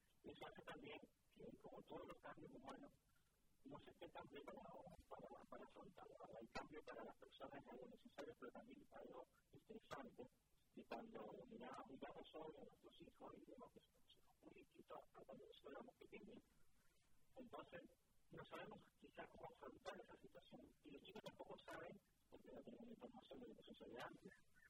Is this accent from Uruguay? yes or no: yes; Uruguay; yo soy uruguayo